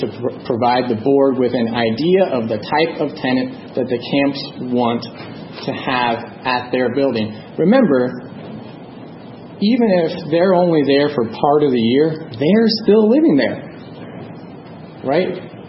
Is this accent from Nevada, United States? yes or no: yes; Nevada, United States; also born or lived in Houston; I grew up in Nevada. I've lived in Houston. I know that traffic is a relative term, okay?